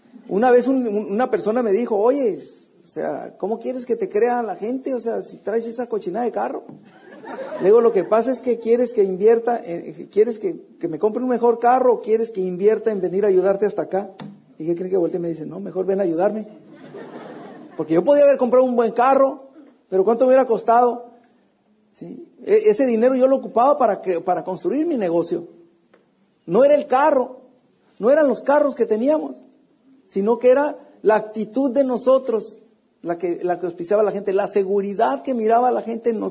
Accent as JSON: {"language": "Spanish", "town": "Ensenada", "region": "Baja California", "country": "Mexico", "lives_now": "United States", "said": "cuando nos venimos de México, que nos quitaron la casa, nos la quitaron en Ensenada, pues no, tenemos que ir a un lugar, entonces el zapato apuntó para Estados Unidos."}